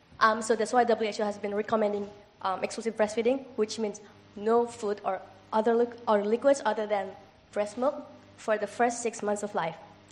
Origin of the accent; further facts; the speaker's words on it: Indonesia; English is a second language; looking at the trends and determinants of pre-lactal feeding practice in my home country, which is Indonesia.